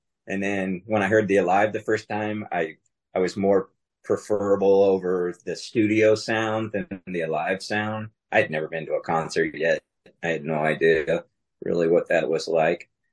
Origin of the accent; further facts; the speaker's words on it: Sacramento, California, United States; I grew up in Sacramento, California. So the Bay Area was a couple hours away.